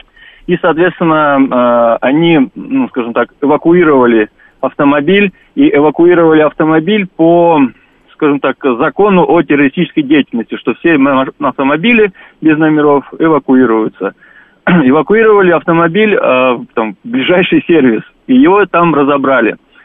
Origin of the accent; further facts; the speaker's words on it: Moscow, Russia; я вот из Москвы